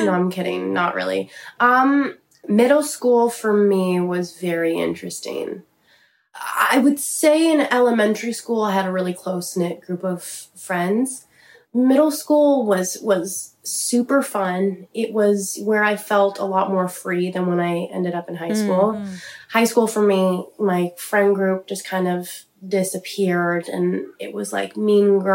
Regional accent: Vancouver, British Columbia, Canada; I grew up in Vancouver.

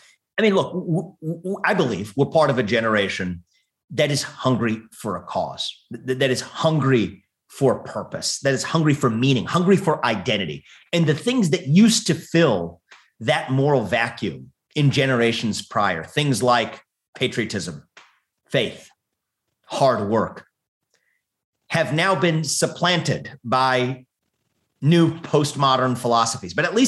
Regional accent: United States; I call myself a non-white nationalist. I'm an American through and through, based on ideals, not based on skin deep identity.

